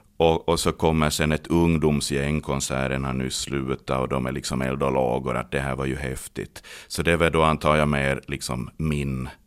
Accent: Närpes, Ostrobothnia, Finland; now in Vaasa, Finland; jag bor ju i Vasa här sen länge, men att jag är ju uppvuxen i Närpes och där har jag mina föräldrar och min syster

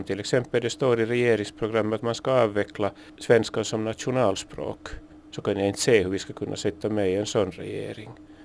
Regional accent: Ostrobothnia, Finland; De ska ha precis samma möjligheter som vi österbottningar att ta sig fram i världen.

